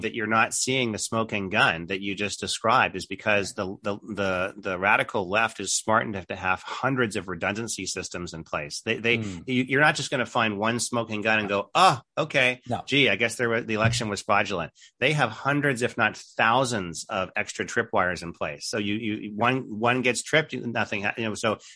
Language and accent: English; Canada; I'm originally Canadian.